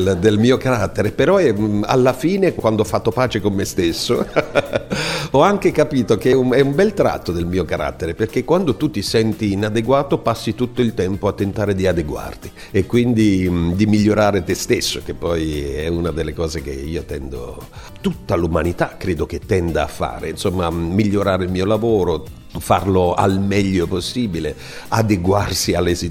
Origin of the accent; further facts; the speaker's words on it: Bari, Apulia, Italy; Io sono di Bari e ho detto tutto, sono nato a Bari quando l'Italia era un paese più corto di quanto non lo sia ora, non c'era ancora internet